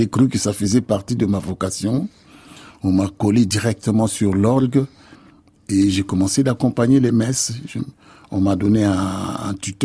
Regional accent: Lufutoto, Kongo Central, DR Congo; born there; Moi, je suis né à Lufutoto. C'est pendant un voyage que ma mère faisait.

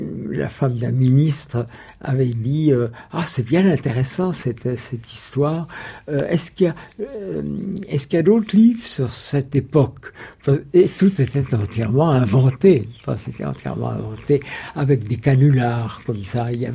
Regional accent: Germany; quand je vous parle de mon enfance en Allemagne

